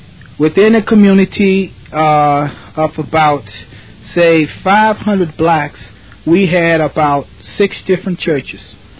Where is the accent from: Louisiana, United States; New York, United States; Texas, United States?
Louisiana, United States; Wisner; I'm from a very small town in Louisiana, Wisner, Louisiana. That's W-I-S-N-E-R. It's about, I guess you would say, the nearest big city to it would be Monroe.